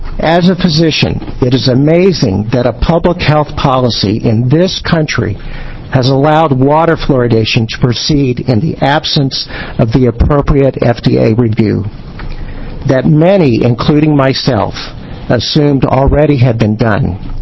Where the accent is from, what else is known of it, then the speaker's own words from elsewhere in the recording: Medford, Oregon, United States; I'm from Medford, Oregon.